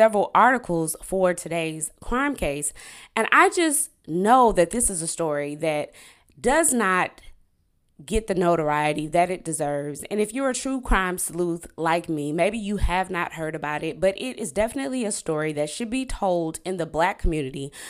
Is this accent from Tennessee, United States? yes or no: no; Griffin, Georgia, United States; It was normal to see that growing up in Griffin, Georgia.